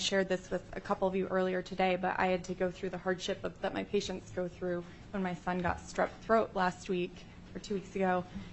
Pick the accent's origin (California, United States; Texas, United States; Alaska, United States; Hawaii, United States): Alaska, United States; Fairbanks; And I'm from Fairbanks. I did my undergrad at UAF and then went down to the National College of Natural Medicine for my four-year medical degree